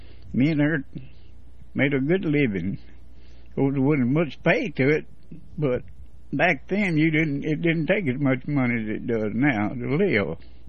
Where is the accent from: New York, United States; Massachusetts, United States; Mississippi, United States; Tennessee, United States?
Mississippi, United States; Now, I was raised up in Clay County down there on a farm